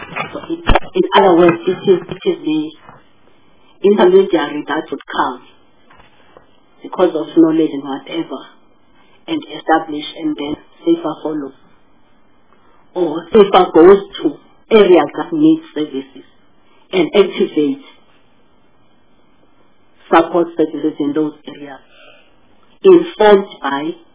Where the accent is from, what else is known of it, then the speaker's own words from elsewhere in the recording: Harding, KwaZulu-Natal, South Africa; Like KwaZulu-Natal, where I come from, and I come from Harding, which is part of Fuku, a presidential poverty nodal point.